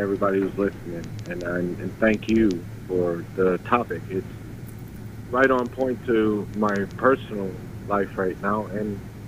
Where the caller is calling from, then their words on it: Brooklyn, New York, United States; in Brooklyn.